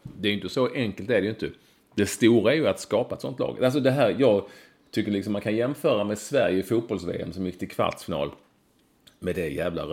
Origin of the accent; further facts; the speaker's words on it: Finland; Jag är finnar.